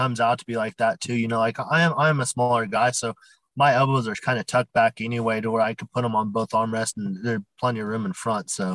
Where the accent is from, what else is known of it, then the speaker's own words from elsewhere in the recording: Bend, Oregon, United States; also born or lived in Kirkland; I grew up in Bend, Oregon. That's where I am in now. I was born up in Kirkland, but that was only for a few months. Then my parents forcibly moved me down here.